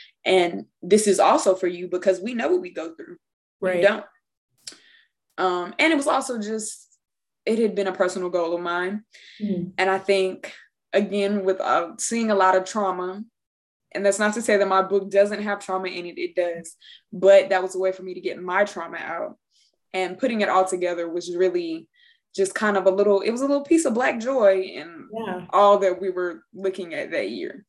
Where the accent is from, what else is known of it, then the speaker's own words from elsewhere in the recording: Durham, North Carolina, United States; So I'm from Durham, North Carolina, the East.